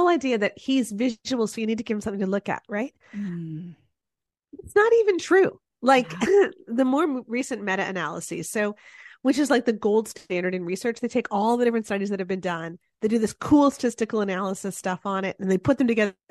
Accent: Toronto, Ontario, Canada; I grew up in the 80s. I was in youth group in the 80s. I was in downtown Toronto. So we're Canadian.

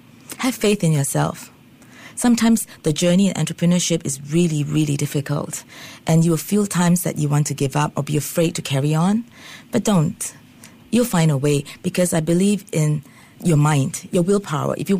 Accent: Singapore; I'm Singaporean.

